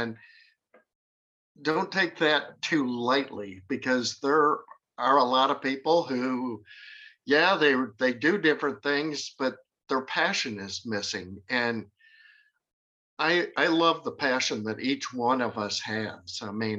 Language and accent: English; Rockford, Illinois, United States; also born or lived in Wisconsin; But no, I'm from Rockford, Illinois, but my parents had a cottage in southern Wisconsin, and we would be there every weekend when I was growing up.